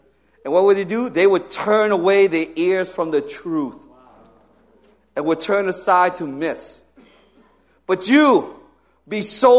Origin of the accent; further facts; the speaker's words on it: New Britain, Connecticut, United States; He did not make a mistake that I grew up in New Britain, Connecticut. It's actually pronounced New Britain with a T, but you grew up there, you don't pronounce the T.